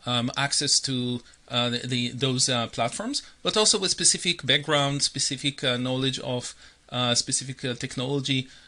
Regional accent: Israel; now in Toronto, Canada; So I am originally from Israel. That's the first fact that I wanted to share with everyone. Second is I'm from Toronto. That's where I live now for the last almost 20 years.

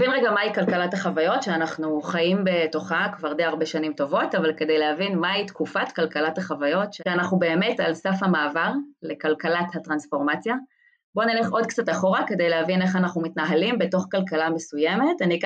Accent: Neve Monosson, Central District, Israel; עוד מקום שבו גדלתי, שזה בצופים, בשבט מקבים, בנווה מונסון, יישוב קהילתי.

